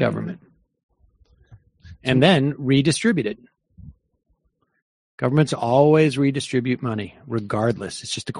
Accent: Florida, United States; I'm Venezuelan. I grew up in South Florida.

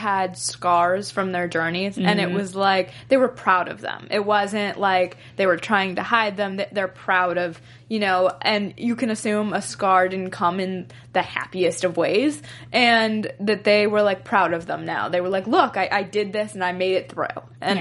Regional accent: California, United States; I grew up in Northern California, like the bonfire, like the beach bonfire

